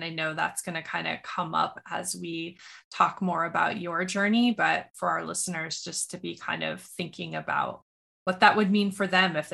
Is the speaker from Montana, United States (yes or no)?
yes; Montana, United States; I grew up in Montana, and my grandparents were cattle ranchers.